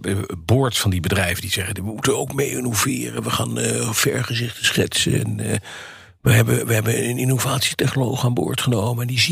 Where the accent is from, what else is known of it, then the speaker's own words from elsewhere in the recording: Netherlands; Als Hollander kan je dan in Duitsland kan je niet denken van.